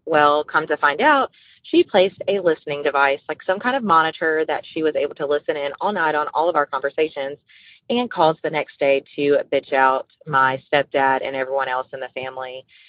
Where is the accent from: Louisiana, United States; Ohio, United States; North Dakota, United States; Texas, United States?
Louisiana, United States; I'm going to stay anonymous for this one. I'm from Louisiana.